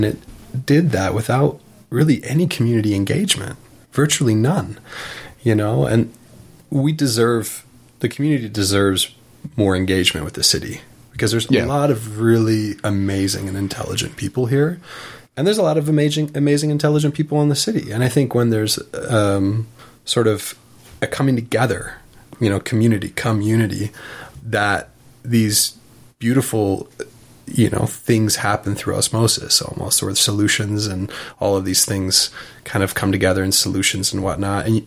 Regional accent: Netherlands; also born or lived in Bozeman, United States; You know, I'm from the Netherlands. I grew up between Bozeman and the Netherlands my whole life.

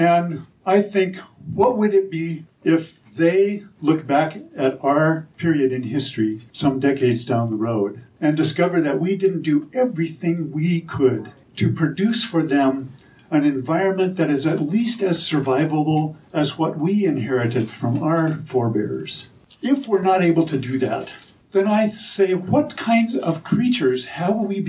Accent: Helena, Montana, United States; I'm an artist from Helena and a solar energy producer.

